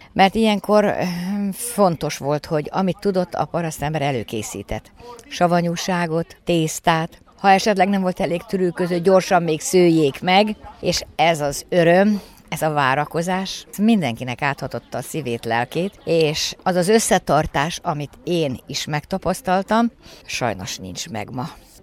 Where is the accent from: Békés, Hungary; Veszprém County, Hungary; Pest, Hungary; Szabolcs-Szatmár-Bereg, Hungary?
Békés, Hungary; Szarvas; Mi Szarvasról jöttünk, a Szarvasi Gazdák Hagyományőrző Egyesülete.